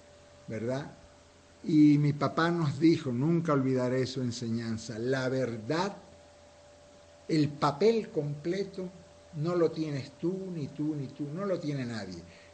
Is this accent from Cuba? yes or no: yes; Cuba; born there; Mi papá, allá en Cuba, yo nací en Cuba